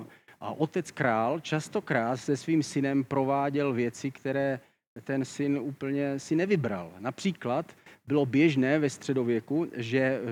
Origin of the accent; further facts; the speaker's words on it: Olomouc Region, Czechia; já jsem třeba z Hané a tam mají spíš brambory